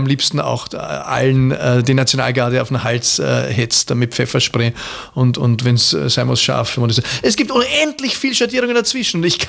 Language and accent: German; Austria; ich bin verfallen als Österreicher.